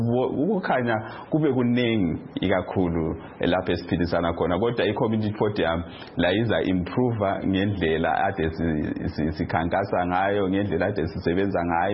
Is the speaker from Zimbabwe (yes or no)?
yes; Plumtree, Matabeleland South, Zimbabwe; in Plumtree, my hometown, we use Kalanga.